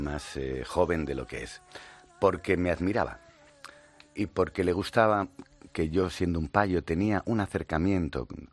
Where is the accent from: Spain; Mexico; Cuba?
Spain; Basque Country; Sí, yo me siento muy orgulloso y me siento muy, muy vasco.